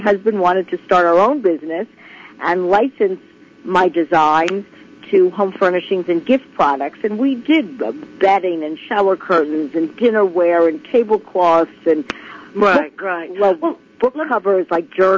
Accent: New York, United States; born there; I was born in Manhattan, New York. I still live here. I love it. I thrive here.

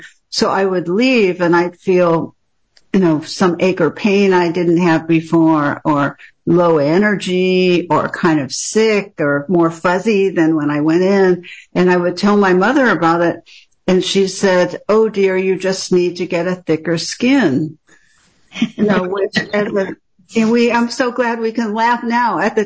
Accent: Los Angeles, California, United States; I was brought up in West LA, and my parents are both physicians.

